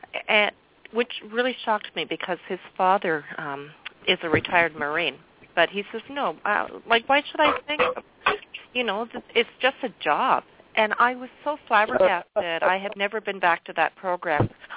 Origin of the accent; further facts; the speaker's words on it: Canada; I hail from Canada, and I am the daughter of a World War II veteran